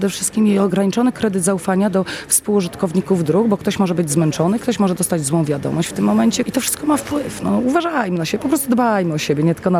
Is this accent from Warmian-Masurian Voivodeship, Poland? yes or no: yes; Warmian-Masurian Voivodeship, Poland; Ja jestem dziewczyną z Mazur, pochodzę z Mazur, więc na Mazurach często i po lasach jeździliśmy. Wiadomo, że jestem troszkę starsze pokolenie